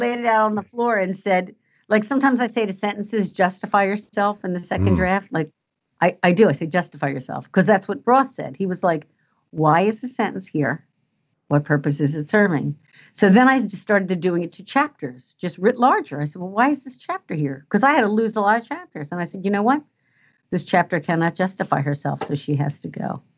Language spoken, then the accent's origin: English; United States; and I'm Italian American, so I kind of identify.